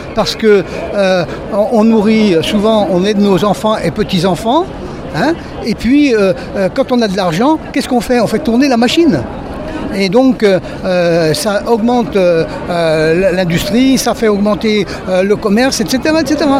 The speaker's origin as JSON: {"language": "French", "region": "Auvergne-Rhône-Alpes", "country": "France", "said": "Alors, d'une part, on vient de la Drôme pour manifester"}